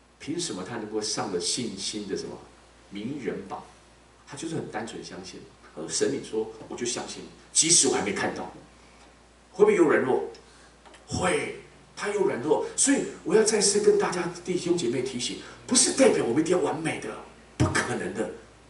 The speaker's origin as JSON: {"language": "Chinese", "country": "United States", "said": "虽然我们美国人很喜欢讲 What is your permanent address?"}